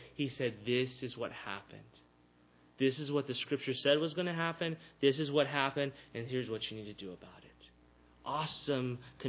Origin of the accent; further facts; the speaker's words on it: Texas, United States; Where I grew up in South Texas, there was constantly foundation problems.